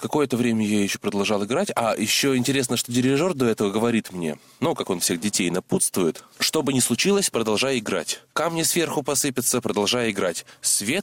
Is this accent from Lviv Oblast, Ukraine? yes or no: yes; Lviv, Lviv Oblast, Ukraine; born there; это было во Львове, я родился во Львове